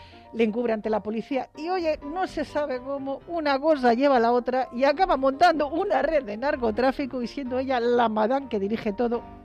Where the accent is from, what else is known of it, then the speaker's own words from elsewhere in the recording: Spain; Sí, porque somos los españoles.